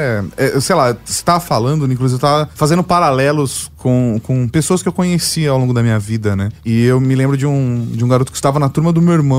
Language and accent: Portuguese; São Caetano do Sul, São Paulo, Brazil; pelo menos a cidade onde eu cresci, que é São Caetano